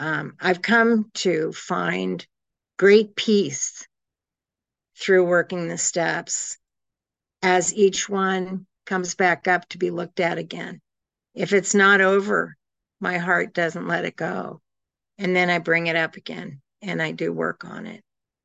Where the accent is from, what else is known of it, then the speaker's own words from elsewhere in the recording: Boston, Massachusetts, United States; So I grew up in the Boston area. I graduated from school in Westwood, Massachusetts.